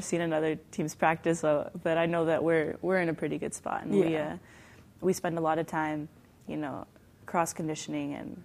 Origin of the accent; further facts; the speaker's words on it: Coronado, California, United States; I'm from Coronado in San Diego, and we have like a huge, you know, like our community is a huge water polo community.